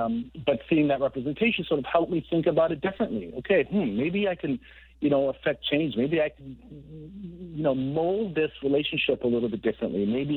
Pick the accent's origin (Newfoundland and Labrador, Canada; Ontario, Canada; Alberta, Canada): Ontario, Canada; Toronto; I grew up in Regent Park in downtown Toronto.